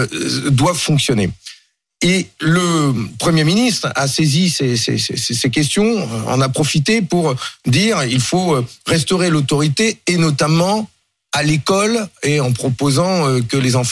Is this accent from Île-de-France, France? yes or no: no; Grande-Synthe, Hauts-de-France, France; Ce qui se passe chez moi dans le Nord, à Grande-Synthe, est effroyable.